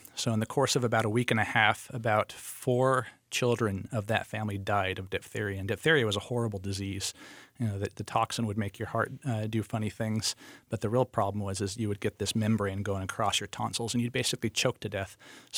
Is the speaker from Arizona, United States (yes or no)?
yes; Arizona, United States; I grew up in Arizona